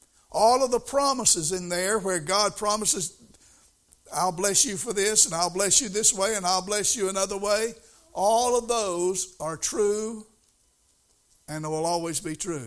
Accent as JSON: {"language": "English", "town": "Albemarle", "region": "North Carolina", "country": "United States", "tie": "born or raised there", "said": "Now, most of y'all know that I grew up over in West Albemarle on what we used to call the Mill Hill."}